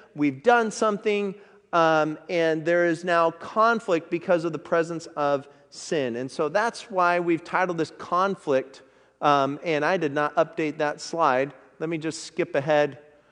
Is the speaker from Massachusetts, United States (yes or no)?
no; Oregon, United States; I love fireworks, but I grew up here in Oregon